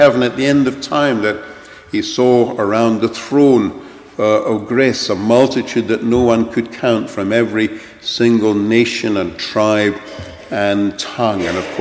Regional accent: London, United Kingdom; I grew up in London, and when you go around the center of London, just as in the center of Edinburgh, there are many fine statues

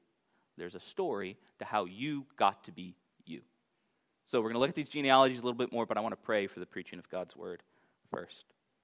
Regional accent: United States; now in Scotland, United Kingdom; when we had decided to come to Scotland, again, I was like, you know, Americans, we like to think we're Scottish, even though we're not.

